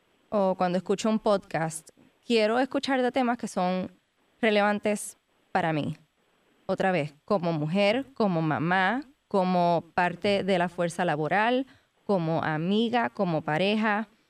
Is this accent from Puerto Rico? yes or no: yes; Puerto Rico; como mujer, como mamá, como puertorriqueña, como pareja, como madre trabajadora.